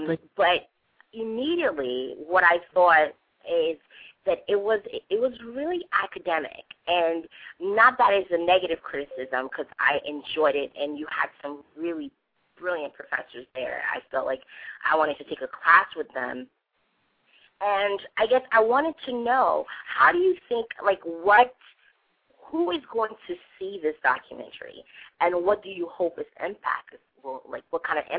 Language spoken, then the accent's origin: English; Haiti; now in United States; my parents were not born and raised in this country, and we immigrated from Haiti, and although I am American, when I'm asked if I'm African American, I often correct them if I'm Haitian American.